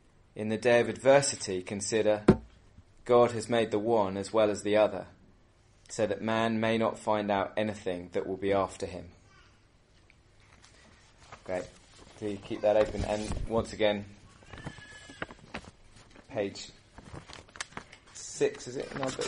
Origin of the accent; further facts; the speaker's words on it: United Kingdom; speaking as a Brit